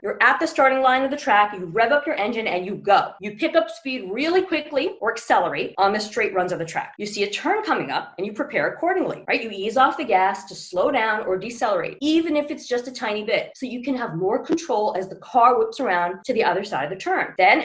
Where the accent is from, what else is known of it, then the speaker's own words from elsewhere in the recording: New York, United States; I'm originally from New York, the hotbed of the markets.